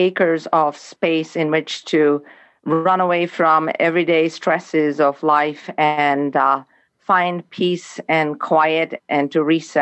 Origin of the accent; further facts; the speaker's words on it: Bangalore, Karnataka, India; moved away as an adult; now in Cincinnati, United States; I am originally from Bangalore, India. I came to Cincinnati in 1991 to work for Procter & Gamble after I finished with my PhD at Ohio State University in Columbus.